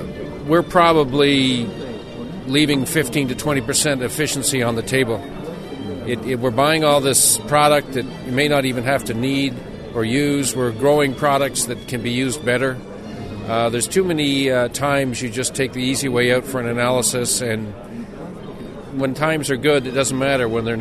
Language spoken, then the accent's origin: English; Canada; I mean, I come from Canada, and components really count